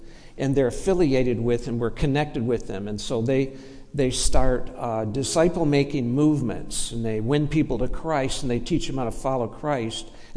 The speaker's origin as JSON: {"language": "English", "region": "Michigan", "country": "United States", "tie": "born or raised there", "said": "Some of you know that Brent and I grew up in the Dakota Church, named after the street it was on, and down in the city near 6 Mile and Woodward. So we grew up there all through our growing up years."}